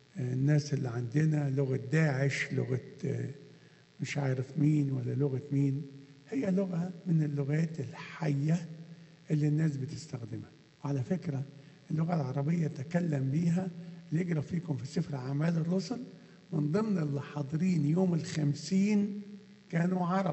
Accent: Upper Egypt, Egypt; accent: Sa'idi; المشكلة الأولى إن أنا صعيدي فبتكلم بالصعيدي، بعدين ترجمة من صعيدي إلى مصري ومن مصري الإنجليزي

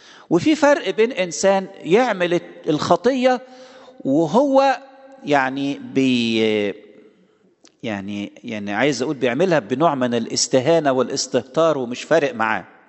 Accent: Egypt; عندنا في مصر يختموها بختم كده مدور نختمها

